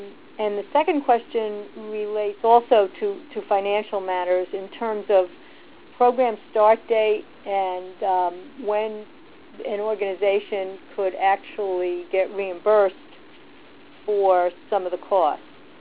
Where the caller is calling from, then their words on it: New York City, New York, United States; Yes, I'm calling from Metropolitan Jewish Council in New York City.